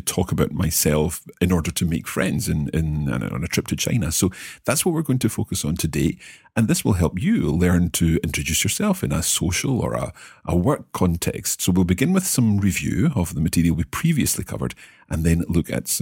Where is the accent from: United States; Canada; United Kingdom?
United Kingdom; Scotland; And if I want to say I am from Scotland, in my case, 我从苏格兰来。